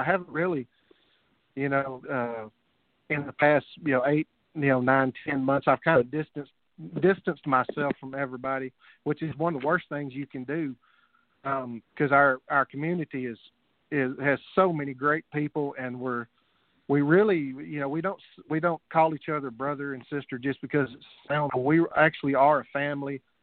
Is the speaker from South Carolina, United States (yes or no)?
no; Texas, United States; I'm stubborn as a mule. You know, I'm Texan, so I – You can't get rid of me that easy.